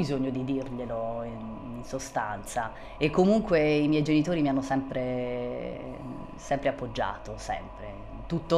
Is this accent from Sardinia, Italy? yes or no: yes; Cagliari, Sardinia, Italy; also born or lived in Ghilarza; sono sardissima perché sono nata a Cagliari, vissuta a Ghilarza, poi ritornata a Cagliari, però le origini chiaramente non sono sarde, nel senso che papà è sardo, è nato però fuori e questo doppio cognome è del Lazio, del centro Italia.